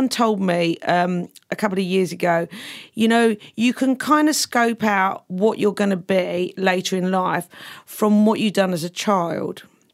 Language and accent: English; London, United Kingdom; now in New York, United States; I grew up in London. Just a regular place in London. I went to school in a regular, what we call a comprehensive, which I would call a state school.